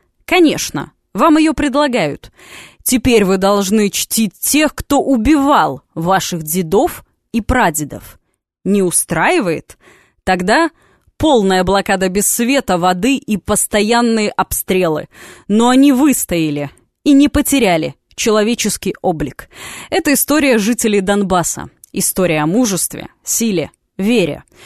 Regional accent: Belarus; Мы, белорусы, всегда неравнодушны к страданиям, слезам, человеческому горю.

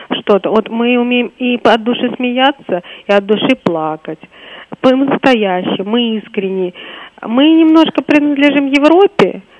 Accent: Moscow, Russia; россиянке, коренной москвичке

